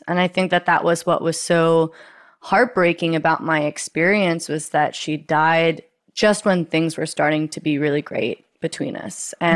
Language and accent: English; United States; and as an American, I felt entitled to it